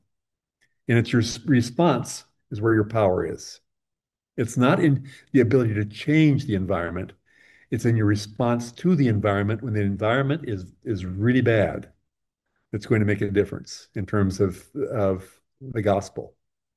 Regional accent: United States; I'm an American. I don't like to hear that.

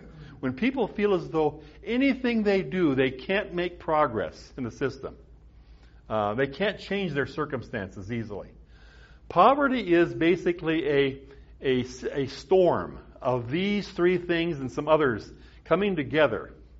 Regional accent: South Dakota, United States; I grew up in the Midwest on a farm. We had no running water, no electricity. South Dakota, the winters were very comfortable with an outhouse.

